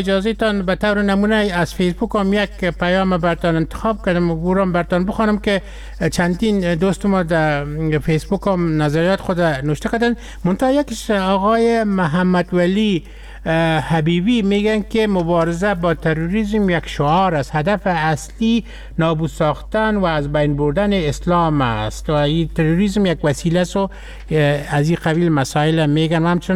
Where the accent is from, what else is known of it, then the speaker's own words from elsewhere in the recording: Afghanistan; ما از افغانستان هستیم